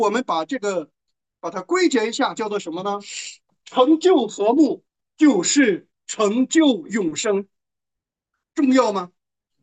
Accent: China; 这个就是把我们中国人的关系彻底的从根子里边给否定掉

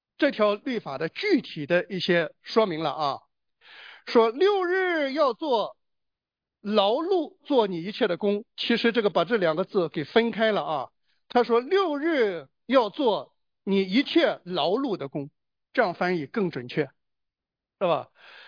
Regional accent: China; 我是中国人

